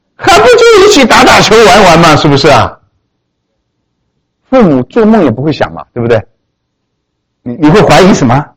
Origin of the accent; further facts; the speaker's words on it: China; 我们中国人真有经验嘛，所以我们常常讲说牙疼不是病啊。